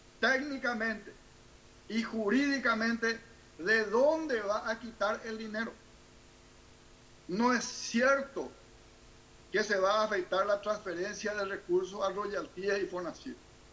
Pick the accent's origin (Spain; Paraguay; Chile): Paraguay; somos el pueblo paraguayo.